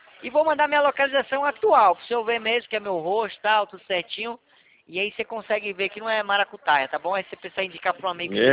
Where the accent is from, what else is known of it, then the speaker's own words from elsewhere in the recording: Atibaia, São Paulo, Brazil; Eu sou aqui de São Paulo, Atibaia, aqui do sítio, onde é o sítio do Lula, né?